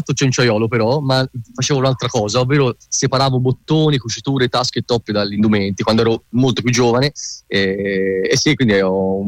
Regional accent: Prato, Tuscany, Italy; also born or lived in Florence; io ovviamente sono nato poi a Firenze e vissuto sempre a Prato, quindi sì, la sento, sono molto molto legato a questa città

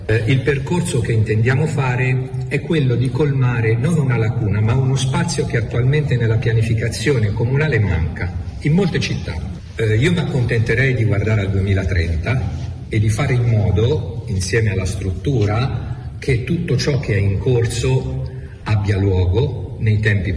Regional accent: Umbria, Italy; La mia stazione dell'alta velocità, essendo un umbro, è Firenze.

